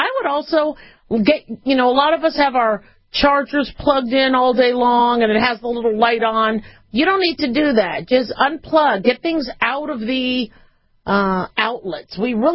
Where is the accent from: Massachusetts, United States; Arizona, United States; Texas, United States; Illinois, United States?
Arizona, United States; Phoenix; now in Las Vegas, United States; I mean, I'm used to it because I grew up in Phoenix, and it gets hotter there.